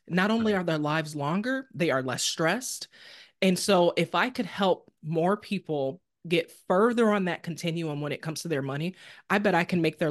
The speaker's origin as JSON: {"language": "English", "town": "Detroit", "region": "Michigan", "country": "United States", "said": "So I am originally from Detroit. I live somewhere else now."}